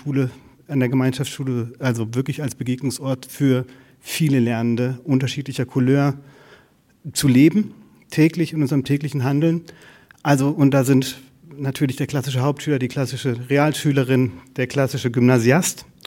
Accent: Giessen, Hesse, Germany; now in Konstanz, Germany; gebürtig aus Gießen.

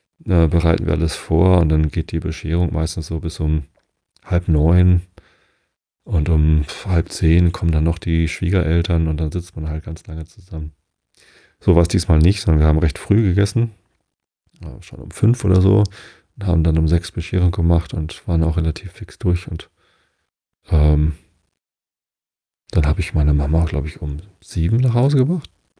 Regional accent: Wistedt, Lower Saxony, Germany; Und ich komme ja aber aus Wisted und ich bin, und Wisted hat keine eigene Kirche und Wisted gehört halt zum, zur Tosteder Kirche. Ich bin in Tosted konfirmiert.

